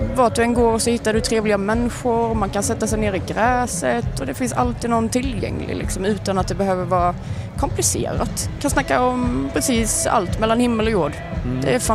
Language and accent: Swedish; Bromölla, Skåne, Sweden; Och jag är från Bromölla som sagt, så att det tar ju en 20 minuter ungefär att ta sig ut här till lilla Norge.